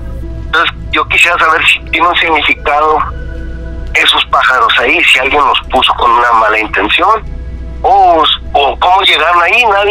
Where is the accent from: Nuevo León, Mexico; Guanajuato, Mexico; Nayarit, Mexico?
Guanajuato, Mexico; Irapuato; Yo soy de Irapuato, Guanajuato.